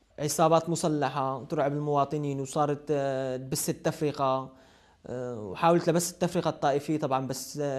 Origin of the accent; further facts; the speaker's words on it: Syria; born there; طبعا انا خلقت بسوريا وإلي الفخر اني خلقت بسوريا.